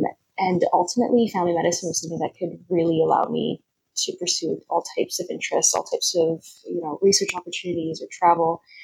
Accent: Winnipeg, Manitoba, Canada; also born or lived in British Columbia; now in Alberta, Canada; I came from a couple different provinces before landing in Alberta. I grew up in Winnipeg before going to UBC for my kinesiology degree in undergrad

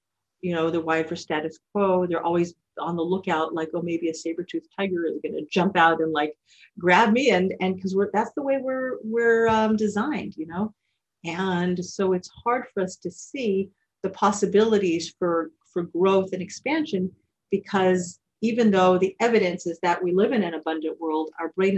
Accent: United States; I grew up in the United States.

